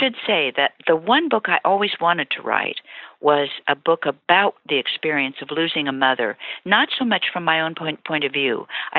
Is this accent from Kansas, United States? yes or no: yes; Kansas, United States; I'm from Kansas, so the Oz books meant a lot to me as a child.